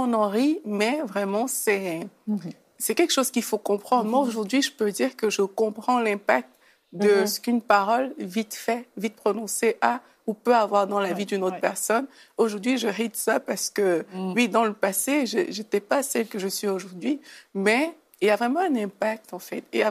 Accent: Cameroon; moi, la façon que j'ai grandi quand j'étais au Cameroun

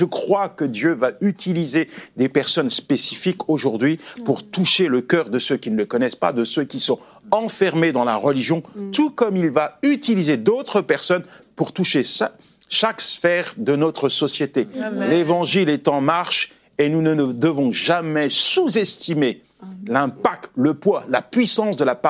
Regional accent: France; moi, je viens de France, c'est quand même un pays où il y a la laïcité, on a le droit d'exprimer, de vivre notre foi

